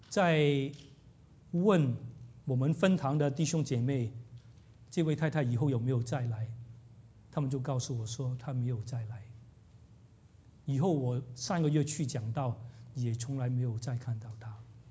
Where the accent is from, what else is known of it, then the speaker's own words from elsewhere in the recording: China; 我在想，除非从我们中国人来说，从我们华人来说，非常刺耳的一句话